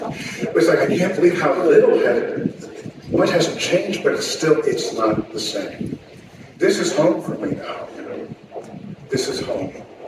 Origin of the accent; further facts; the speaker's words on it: Philadelphia, Pennsylvania, United States; moved away; This was driven home to me also because I'm from Philadelphia